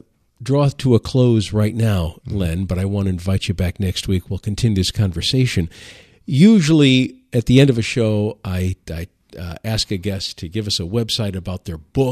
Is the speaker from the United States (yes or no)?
yes; Detroit, Michigan, United States; I'm from Detroit, as you know, and I remember a story of the history, if you will, of the Italian communities in Detroit.